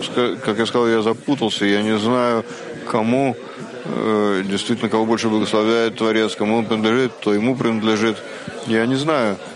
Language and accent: Russian; Tel Aviv, Tel Aviv District, Israel; я из Тель-Авива. И я впервые на этом конгрессе.